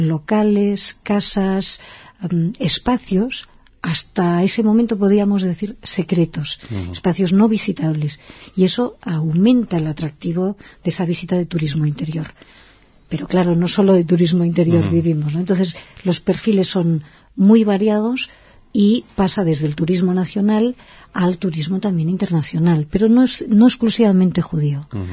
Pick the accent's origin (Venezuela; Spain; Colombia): Spain; somos nosotros mismos, somos los españoles, esto está claro